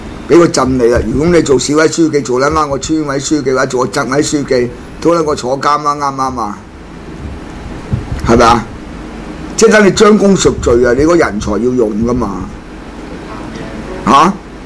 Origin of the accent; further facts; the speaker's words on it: China; 身為中國人都不想你衰啊，大佬！